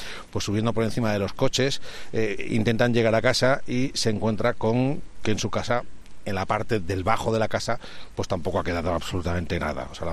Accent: Valencian Community, Spain; como tantos valencianos de esta zona de Catarroja, yo he conocido

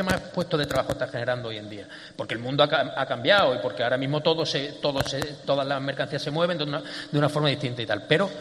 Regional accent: Cádiz, Andalusia, Spain; aquí somos todos gaditanos y todos sabemos que Cádiz

